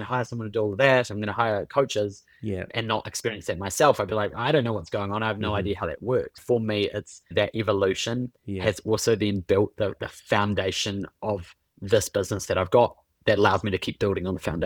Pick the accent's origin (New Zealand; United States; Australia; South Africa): New Zealand; I'm also from New Zealand. I love spending time in New Zealand and seeing family there and friends.